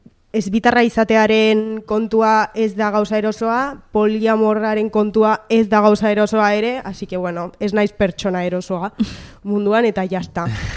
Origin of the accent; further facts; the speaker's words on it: Vitoria-Gasteiz, Basque Country, Spain; asko maite du Gasteiz, eta ni oso gasteiztarra naiz, oso.